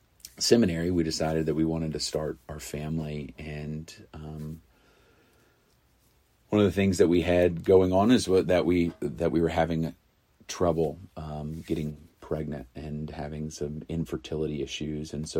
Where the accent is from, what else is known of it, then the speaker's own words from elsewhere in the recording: Knoxville, Tennessee, United States; also born or lived in Honduras; I grew up after living in Honduras in Knoxville, and so there was an idea of being back close to my parents.